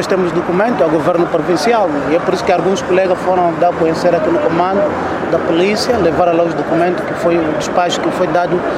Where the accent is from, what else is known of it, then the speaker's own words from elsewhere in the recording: Angola; nós somos angolanos e sofremos pelo esse país, tantas guerras